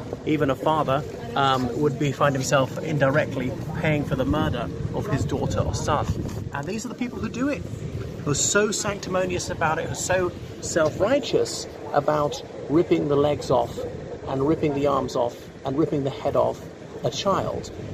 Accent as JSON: {"language": "English", "country": "Ireland", "said": "from Ireland"}